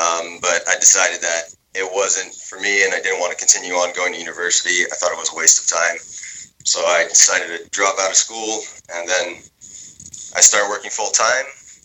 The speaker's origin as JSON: {"language": "English", "town": "Montreal", "region": "Quebec", "country": "Canada", "tie": "born or raised there", "said": "growing up in Montreal, I actually grew up as a pretty, like, under a Catholic household."}